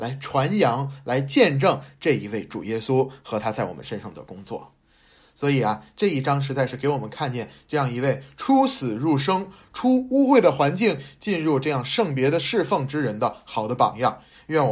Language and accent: Chinese; China; 我们作为中国人，我们有孔孟的教训